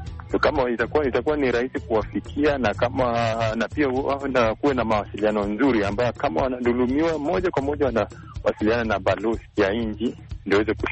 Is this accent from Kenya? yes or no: yes; Moi's Bridge, Uasin Gishu County, Kenya; natoka Moses Bridge, Uasin Gishu County, Kenya.